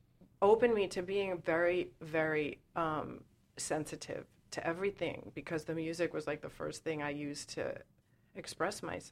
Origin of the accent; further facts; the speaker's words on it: New York, United States; No, it was in Long Island.